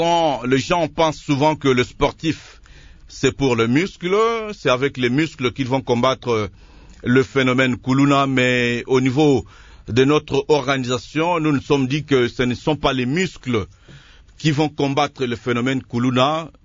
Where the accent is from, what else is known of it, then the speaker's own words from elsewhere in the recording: Matete, Kinshasa, DR Congo; Nous sommes natifs de la commune de Matete.